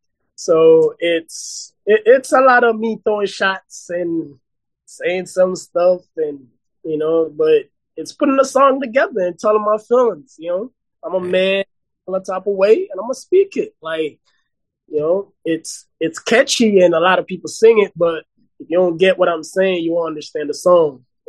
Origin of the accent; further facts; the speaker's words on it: Jamaica; moved away; the way I was raised in Jamaica, and then come here and then got to adapt to what I see here.